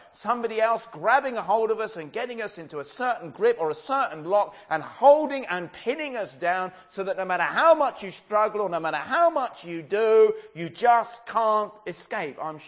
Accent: Brighton, South East England, United Kingdom; That's how I grew up in Brighton.

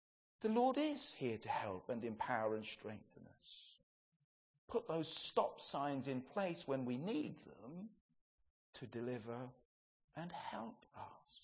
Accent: England, United Kingdom; We're English, so we don't have much of a congregation participation.

